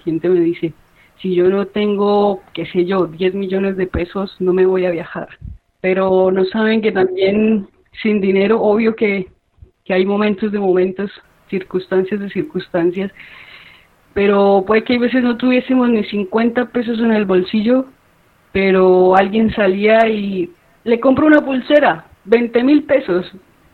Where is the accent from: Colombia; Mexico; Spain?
Colombia; now in Peru; salí de Colombia, ahora estoy sola